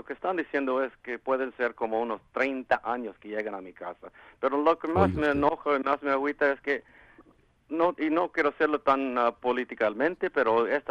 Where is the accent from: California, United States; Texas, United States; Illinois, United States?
California, United States; Los Angeles; born there; nosotros somos una familia que todos nacimos aquí en Boyle Heights.